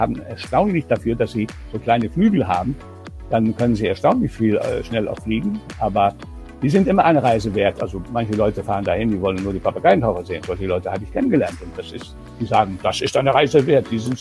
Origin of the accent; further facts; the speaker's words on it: Reykjavik, Capital Region, Iceland; also born or lived in New York; Ich bin in der Hauptstadt Reykjavik geboren und aufgewachsen und bin allerdings ein bisschen fremdgegangen als Kind, weil mein Vater war einer der Pionieren von Iceland Air, von unserer Airline, und lebte viele Jahre